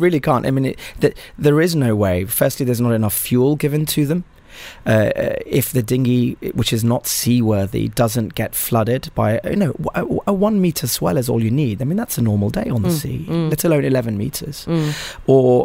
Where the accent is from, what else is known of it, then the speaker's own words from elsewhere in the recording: Sudan; English is a second language; I spoke to him in Arabic. I'm from Sudan.